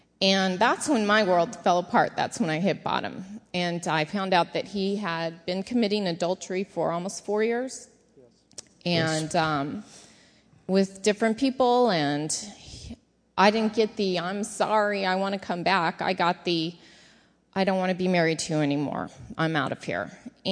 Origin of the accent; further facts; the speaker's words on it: Missouri, United States; born there; I was born in Missouri, and I'm stubborn as a mule